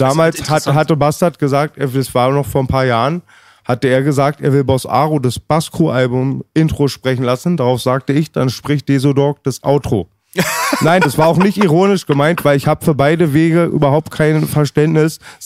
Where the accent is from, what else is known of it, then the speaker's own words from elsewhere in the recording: Germany; ich habe auch 1000 Beleidigungen als Deutscher gehört